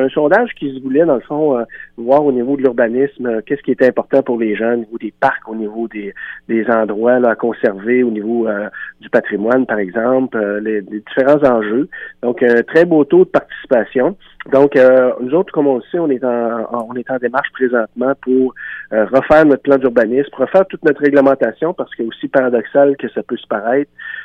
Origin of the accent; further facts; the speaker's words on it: Quebec, Canada; chez nous, au Témiscouata, quand on aura maximisé nos RSG en communauté